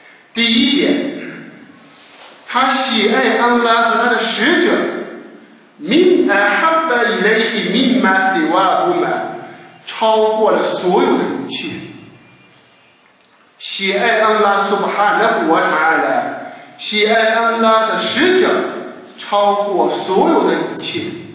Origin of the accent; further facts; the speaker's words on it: China; 愚昧时代我们中国人对一对方辱骂的最严重的话